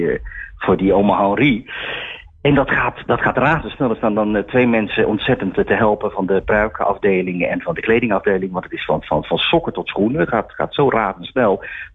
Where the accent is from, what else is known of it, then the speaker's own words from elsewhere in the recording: Rotterdam, South Holland, Netherlands; ik kan natuurlijk niet daar gaan staan in het Hol van de Leeuw als Rotterdammer om dan vervolgens heel slecht Amsterdams te spreken.